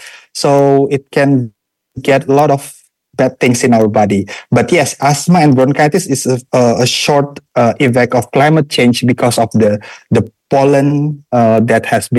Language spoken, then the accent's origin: English; Jakarta, Indonesia; But when I come back to Jakarta, my hometown, I always get irritation in my throat.